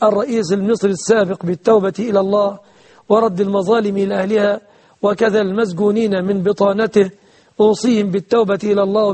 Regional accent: Egypt; بلادنا مصر

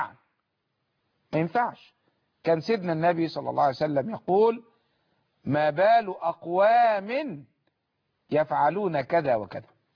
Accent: Egypt; انا مواطن مصري

